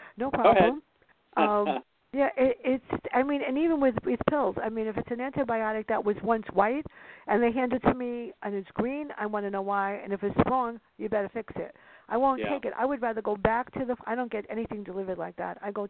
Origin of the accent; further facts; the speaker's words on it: Bronx, New York, United States; You know, growing up in the Bronx, you have to be more alert, especially the South Bronx like I did.